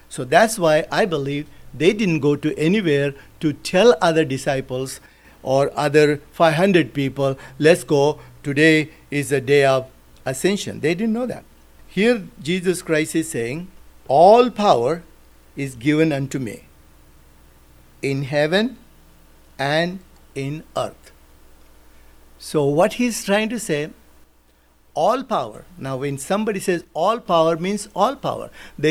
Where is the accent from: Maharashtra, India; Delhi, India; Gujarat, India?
Maharashtra, India; I didn't say, okay, I'm from Maharashtra, so let's have all Marathi people.